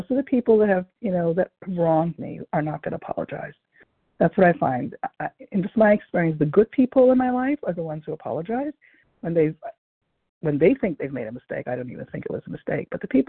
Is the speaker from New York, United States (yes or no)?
yes; Brooklyn, New York, United States; from Brooklyn, New York.